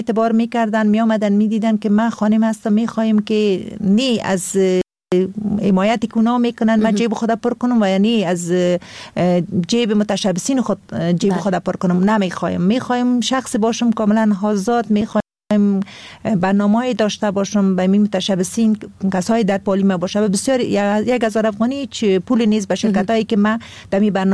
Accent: Kabul, Afghanistan; خودم از کابل هستم

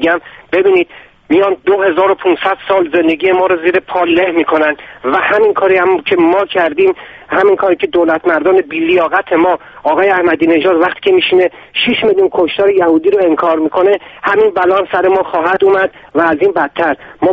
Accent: Iran; بنده به عنوان یک ایرانی و به عنوان یک مسلمان و به عنوان یک انسان اینو دارم میگم،

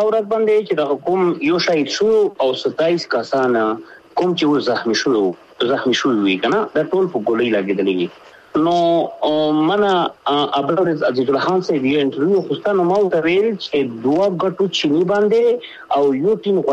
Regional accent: Pakistan; مونږ د پاکستان یو پاکستان دې زمونږ دې

